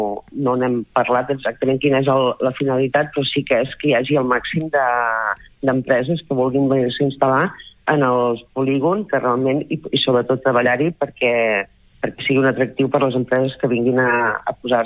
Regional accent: Begur, Catalonia, Spain; dubto que hi hagi ningú de les plataformes que s'estimi tan Begur com el pugui estimar jo. Per tant, cuidaré el meu poble tot el màxim que pugui.

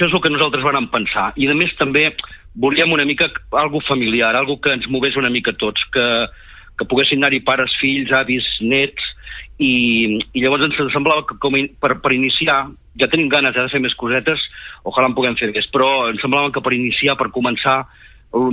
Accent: Tor, Catalonia, Spain; jo sóc de Tor

